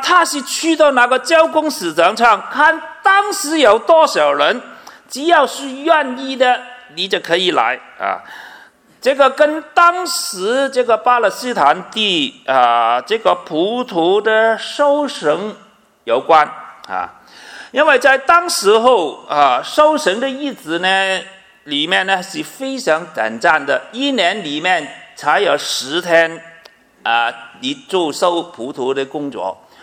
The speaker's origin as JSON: {"language": "Chinese", "region": "Guangdong", "country": "China", "accent": "Cantonese", "said": "我们广东话就是餐人餐食"}